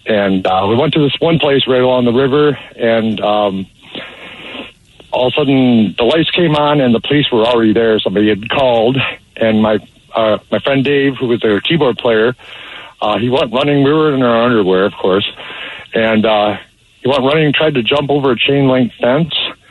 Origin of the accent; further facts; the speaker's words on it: New York, United States; When I grew up in Wego, New York, you might know where that is.